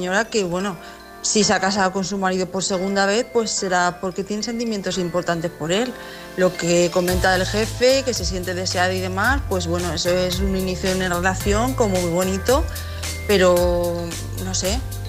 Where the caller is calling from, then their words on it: Albacete, Castilla-La Mancha, Spain; de Albacete.